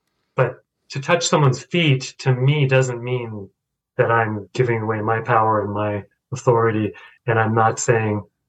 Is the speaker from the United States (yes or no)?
yes; Boulder, Colorado, United States; growing up in Boulder and seeing the whole rolling out of the carpet for Chögyam Trungpa.